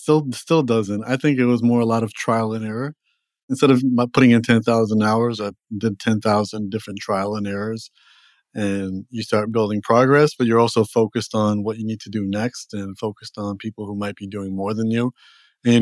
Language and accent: English; Toronto, Ontario, Canada; also born or lived in Los Angeles; Okay, so I'm from Toronto originally